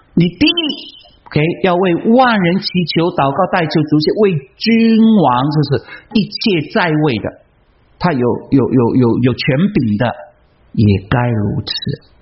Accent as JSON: {"language": "Chinese", "country": "China", "lives_now": "United States", "said": "我现在录了美籍，可是我只想到中国，我们中国人就是这个样子的。"}